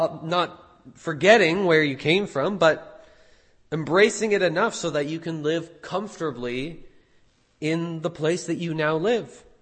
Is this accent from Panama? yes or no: no; Canada; also born or lived in New Zealand; I remember as a Canadian, I was born in New Zealand, but raised in Canada